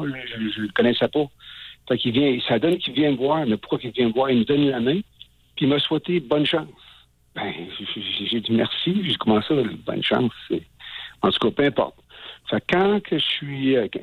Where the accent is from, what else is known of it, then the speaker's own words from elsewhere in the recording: Quebec, Canada; Moi, je suis du Québec, donc...